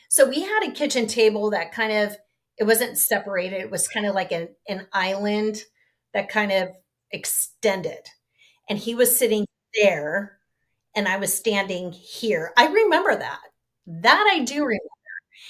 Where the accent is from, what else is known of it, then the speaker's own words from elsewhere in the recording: Monarch Bay, California, United States; so we grew up in Monarch Bay. It was just a very tight community.